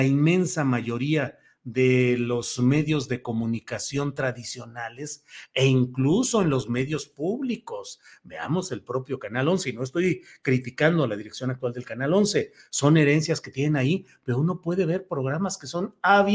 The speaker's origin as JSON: {"language": "Spanish", "town": "Torreón", "region": "Coahuila", "country": "Mexico", "tie": "born there", "said": "nací en Torreón, Coahuila"}